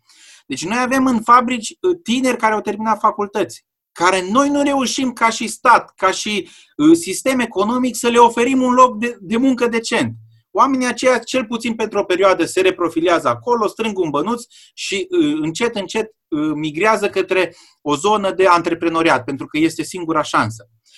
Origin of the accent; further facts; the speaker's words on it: Romania; Și noi ca și români trebuie să înțelegem lucrul acesta